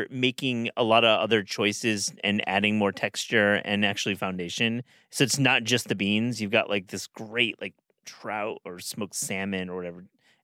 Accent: Michigan, United States; And I grew up in Michigan. I never heard of them until I went to college in Wisconsin.

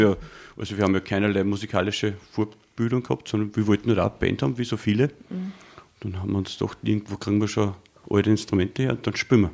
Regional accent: Steyr, Upper Austria, Austria; born there; Geboren im Landeskrankenhaus Steyr am 13. Juli 1976.

